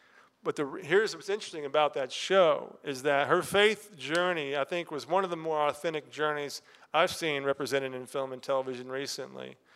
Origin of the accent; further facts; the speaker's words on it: Georgia, United States; Lots of folks in Georgia are Christian, and so I'm from Georgia.